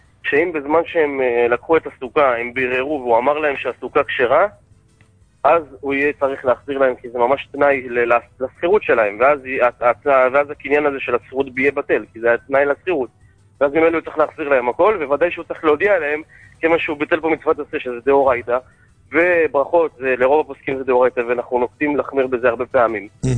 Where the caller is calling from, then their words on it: Bnei Brak, Tel Aviv District, Israel; מבני ברק.